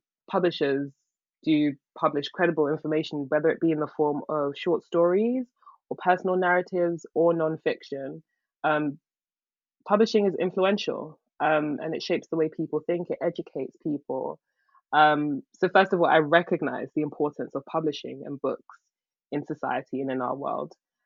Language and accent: English; London, United Kingdom; We are both of Ghanaian descent. We are British-born Ghanaians. Our parents were born and raised in Ghana. were born and raised in London, but we're still very attached to our Ghanaian heritage.